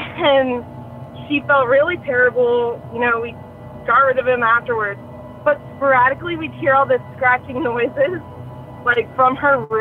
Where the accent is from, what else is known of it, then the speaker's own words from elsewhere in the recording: Pittsburgh, Pennsylvania, United States; And I'm from Pittsburgh, Pennsylvania.